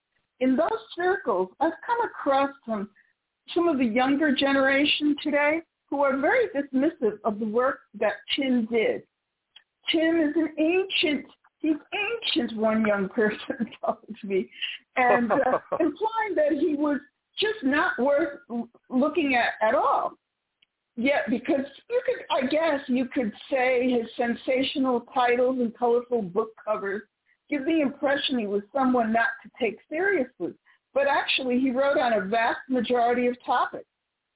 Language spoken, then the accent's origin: English; Manhattan, New York, United States; born there; now in Chelsea; I was born in Manhattan, and I still live in Manhattan. I did spend some time in Brooklyn, though, Bensonhurst, but I'm still now living in Chelsea.